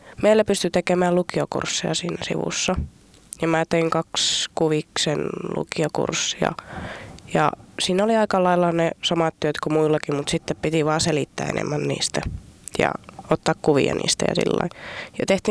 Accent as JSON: {"language": "Finnish", "town": "Tornio", "region": "Lapland", "country": "Finland", "said": "No, mä oon Torniosta kotoisin, mutta mä olin 9-luokan täällä Ranualla"}